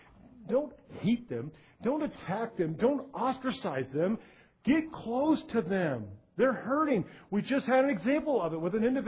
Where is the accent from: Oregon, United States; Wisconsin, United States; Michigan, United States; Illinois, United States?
Oregon, United States; La Pine; I was raised in Lapine. My heritage is Lapine. I went to Lapine High School